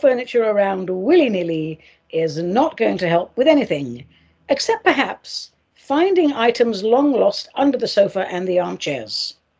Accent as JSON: {"language": "English", "region": "London", "country": "United Kingdom", "tie": "born or raised there", "also_born_or_lived": "Cyprus", "moved": "as an adult", "lives_now": "United States", "said": "I was born in Cyprus. I lived the first 30 years of my life in the UK because I'm a London girl, innit? And now I'm a citizen of the United States"}